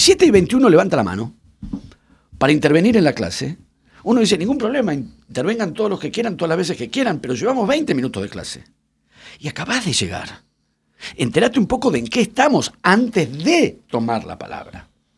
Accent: Argentina; cuando dije todos los argentinos, la verdad que no somos todos los argentinos

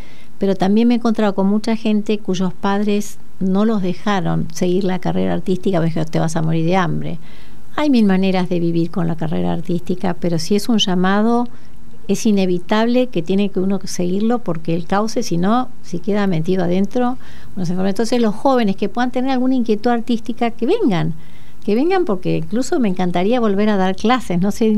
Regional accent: Argentina; Y ahora tengo ganas de seguirlo en castellano, ahora que estoy en mi tierra.

